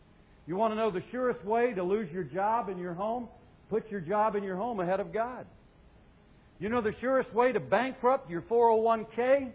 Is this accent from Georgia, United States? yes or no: no; Myrtle Beach, South Carolina, United States; I was raised in Myrtle Beach, South Carolina. I went to kindergarten there. I went to grammar school there. I went to high school there.